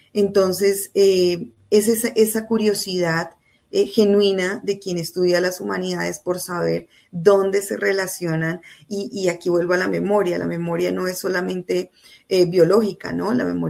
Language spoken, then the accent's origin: Spanish; El Rosal, Cundinamarca, Colombia; que es un colegio del Rosal, Cundinamarca, que es de donde yo soy, donde vivo, donde crecí